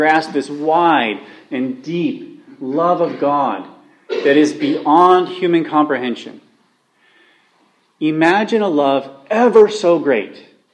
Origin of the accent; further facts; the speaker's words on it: Ireland; I'm an Irish Gentile, and I come from a nobody line of human beings